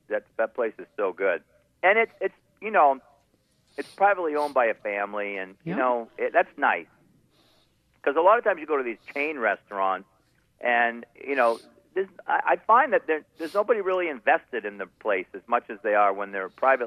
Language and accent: English; Maine, United States; We're from Maine. We spent $6,000 so we could sit on the beach over there.